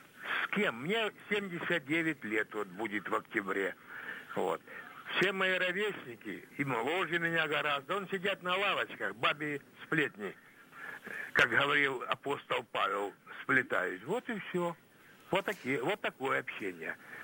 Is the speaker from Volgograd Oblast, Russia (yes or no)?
no; Novorossiysk, Krasnodar Krai, Russia; Я из Новороссийска